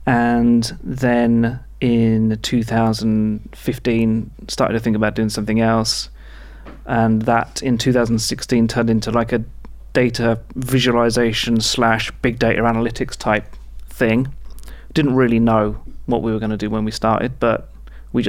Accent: United Kingdom; now in New York, United States; I'm from United Kingdom, and I've lived...

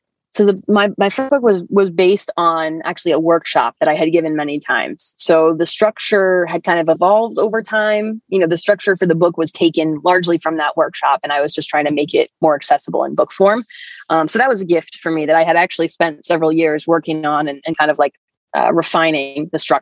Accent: Connecticut, United States; I am from Connecticut. UConn women's basketball is like our professional sports league.

